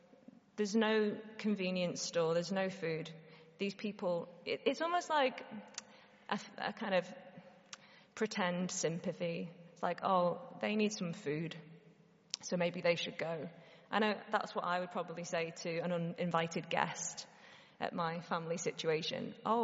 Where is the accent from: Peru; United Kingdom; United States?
United Kingdom; Liverpool, North West England; I'm from Liverpool. And so I often do the journey up the M5 and the M6 back home.